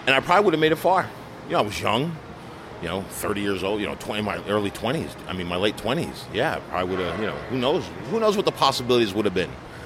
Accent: Monticello, New York, United States; also born or lived in Manhattan; Well, I was born in Manhattan, and then back in 1981, my mom moved us up to Monticello, New York, and where I lived till went to school, finished high school, graduated in 87.

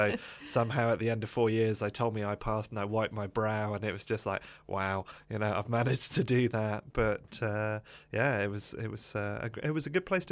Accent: Margate, South East England, United Kingdom; born there; but I was born in Margate in Kent, and I'm never really sure if that makes me a Kentish man or a man of Kent.

